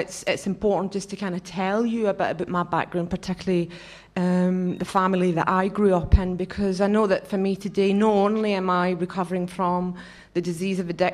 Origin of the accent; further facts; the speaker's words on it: Scotland, United Kingdom; accent: Scottish; And it's kind of weird to hear my Scottish accent over a microphone.